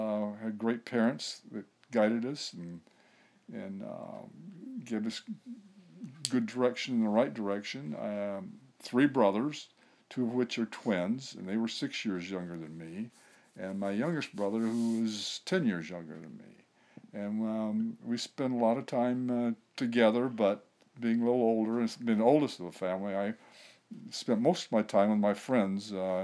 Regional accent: Michigan, United States; also born or lived in Alabama; I grew up mostly, primarily in Michigan. I was born in Alabama, but moved to Michigan at an early age, about 5.

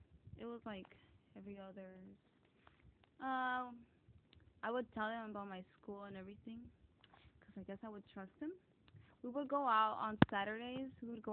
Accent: Houston, Texas, United States; I grew up in Town Park and in Bissonnette and Fonchon.

